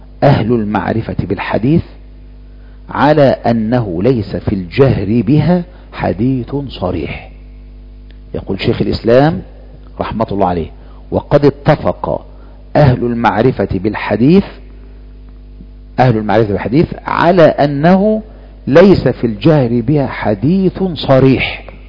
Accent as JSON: {"language": "Arabic", "country": "Egypt", "said": "وإذا مشهور عندنا في مصر"}